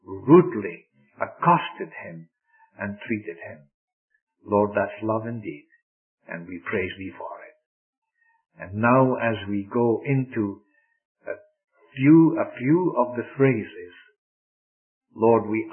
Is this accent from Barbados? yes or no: no; Scotland, United Kingdom; So, being a Scotsman, you know the way I would go